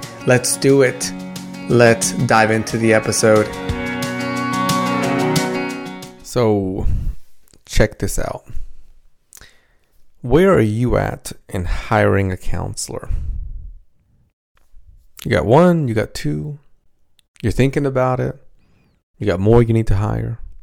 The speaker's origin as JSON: {"language": "English", "country": "Dominican Republic", "first_language": "Spanish", "second_language": "English", "said": "So if you don't know, I'm from the Dominican Republic. My first language is Spanish."}